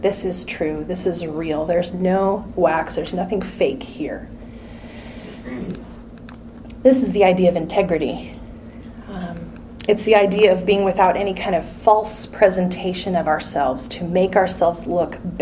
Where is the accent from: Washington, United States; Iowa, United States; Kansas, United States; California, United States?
Washington, United States; I grew up in Washington State, and we proudly claim the title of Apple Capital of the World.